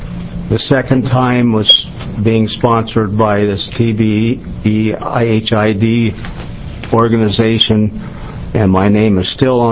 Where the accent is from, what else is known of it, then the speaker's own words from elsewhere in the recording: Oregon, United States; born there; I was born on the Kelchis River on that farm that I operated from 52 until last spring.